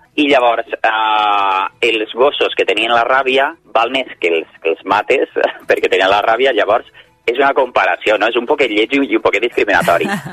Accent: Valencia, Valencian Community, Spain; born there; Llavors, com que m'agrada el meu barri perquè he nascut aquí

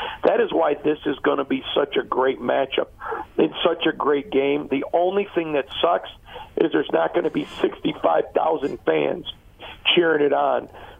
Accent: Michigan, United States; It's I mentioned earlier I'm from Michigan, and in Michigan State season is falling apart this year.

